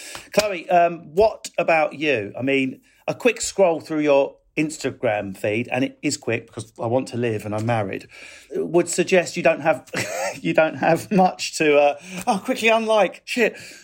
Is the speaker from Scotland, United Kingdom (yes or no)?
no; East of England, United Kingdom; I'm from Essex myself, so I know that whole vibe.